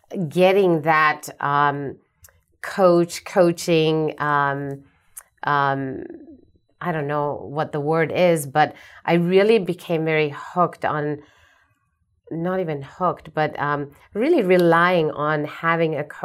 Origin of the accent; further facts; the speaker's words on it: England, United Kingdom; I'm from England.